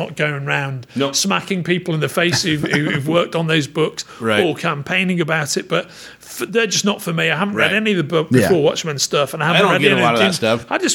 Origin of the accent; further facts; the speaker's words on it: Liverpool, North West England, United Kingdom; And are also Scousers. They come from my hometown.